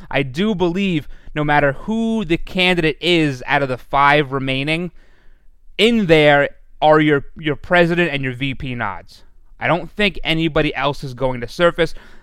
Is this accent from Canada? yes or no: no; Northeast, United States; it takes a lot for me to say Nevada, because I'm from the Northeast, so I want to say Nevada.